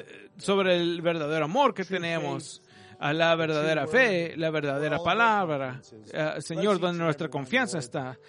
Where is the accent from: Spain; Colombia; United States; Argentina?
United States; Somos americanos, Señor, y tenemos derechos como americanos, Señor